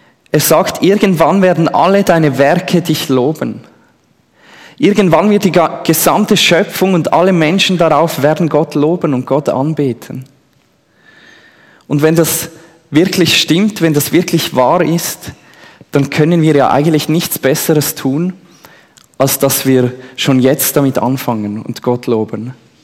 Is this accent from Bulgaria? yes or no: no; Switzerland; weil ich als Schweizer sehr demokratisch unterwegs bin.